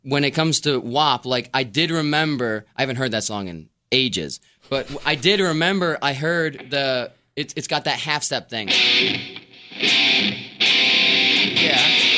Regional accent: Rochester, New York, United States; but I'm here in the studio in Rochester. I grew up here.

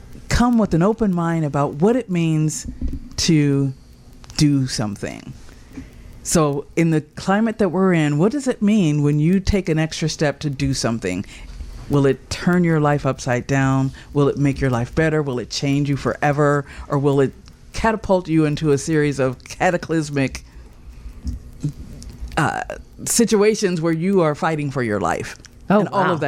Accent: Indianapolis, Indiana, United States; also born or lived in Palo Alto, California; I'm actually, I guess for all intents and purposes from here, but I'm from Indianapolis and California, Palo Alto.

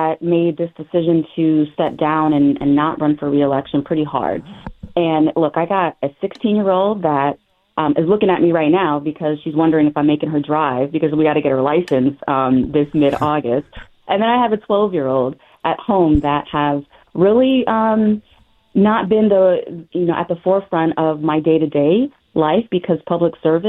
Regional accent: Bloomfield, United States; I was born and raised in Bloomfield, went to the high school, graduated, proud Warhawk.

